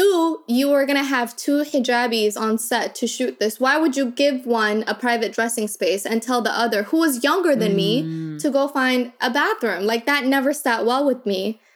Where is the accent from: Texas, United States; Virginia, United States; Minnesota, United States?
Minnesota, United States; I'm glad I came from Minnesota.